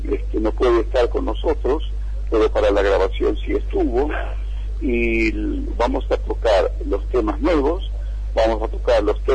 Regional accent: Argentina; born there; moved away; aun cuando esté muy muy muy lejos de mi tierra, de mi nacimiento, que es Argentina

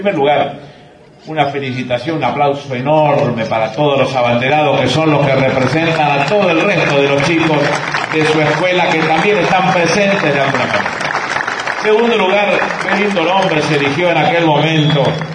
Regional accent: Quilmes, Buenos Aires Province, Argentina; Yo soy de Quilmes y en Quilmes, cuando las cosas pasan

